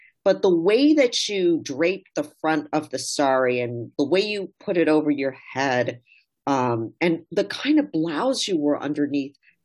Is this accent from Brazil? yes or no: no; United Kingdom; born there; my father's from India, my mom's from Germany. I was born in Britain.